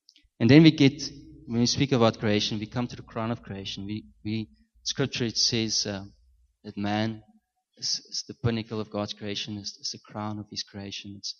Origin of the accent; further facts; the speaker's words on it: Namibia; I grew up in Namibia, and I grew up on a farm.